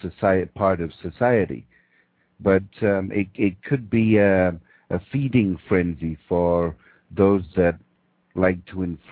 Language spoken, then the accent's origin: English; Canada; as a Canadian conservative, non-political, but Canadian conservative